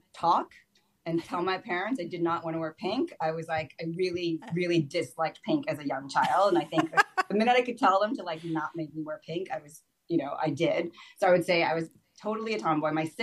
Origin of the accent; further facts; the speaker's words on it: Tokyo, Japan; moved away; also born or lived in New York City, United States; Yeah, born in New York City, but it just happened to be when I was born, my parents decided to leave. So I was 1 month old and we ended up moving to Tokyo. Then we moved.